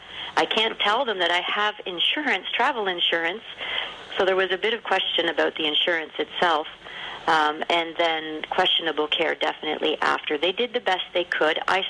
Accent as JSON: {"language": "English", "town": "Toronto", "region": "Ontario", "country": "Canada", "said": "I'm from the Toronto area."}